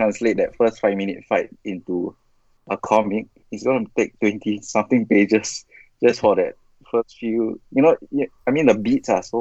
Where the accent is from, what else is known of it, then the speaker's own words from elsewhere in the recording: Singapore; I'm from Singapore